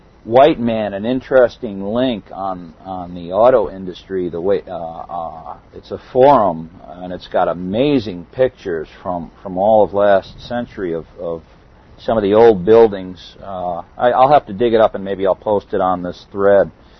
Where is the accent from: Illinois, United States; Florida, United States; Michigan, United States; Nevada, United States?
Michigan, United States; Detroit; when I grew up in Detroit back in the 60s and the 70s